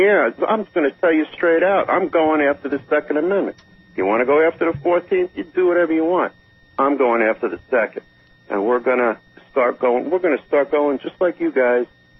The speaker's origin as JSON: {"language": "English", "town": "New York City", "region": "New York", "country": "United States", "tie": "born or raised there", "said": "I had a number of brothers in my family growing up. Growing up in the New York City area."}